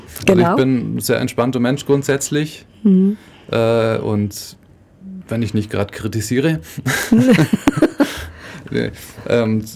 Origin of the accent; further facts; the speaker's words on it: Schwäbisch Gmünd, Baden-Württemberg, Germany; born there; Ich bin in Schwäbisch Gmünd geboren.